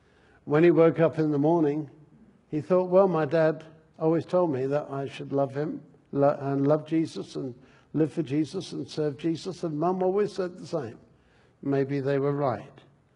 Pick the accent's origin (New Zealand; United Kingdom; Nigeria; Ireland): United Kingdom; now in United States; I'm British. Well, we're American citizens, and that's marvelous, but my roots go back in an old country.